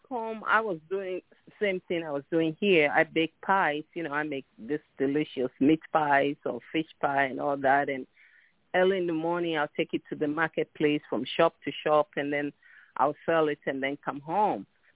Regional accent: Ghana; now in United States; I'm from Ghana, West Africa. I've been in the States for the past 30 years.

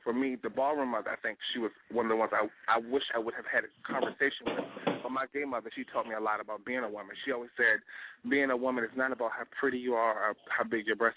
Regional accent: Richmond, Virginia, United States; I'm from Richmond, Virginia, so of course we're going to be there.

